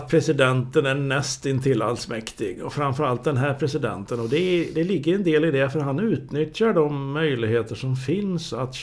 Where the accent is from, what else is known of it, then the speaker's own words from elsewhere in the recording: Sweden; jag är svensk trots allt.